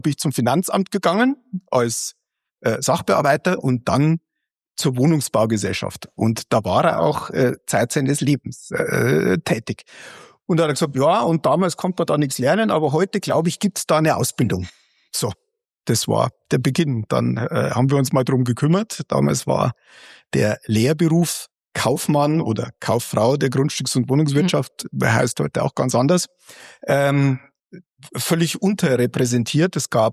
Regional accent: Tutzing, Bavaria, Germany; also born or lived in Germering; ich habe nie in München selbst gewohnt. Also ich habe immer drumherum gewohnt, bin aufgewachsen in Tutzing am Starnberger See, also sehr schön. Wurde dann verschleppt nach Germering

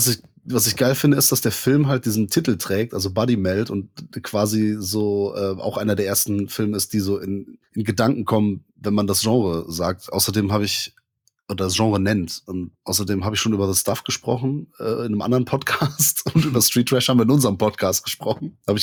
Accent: Rhineland, Germany

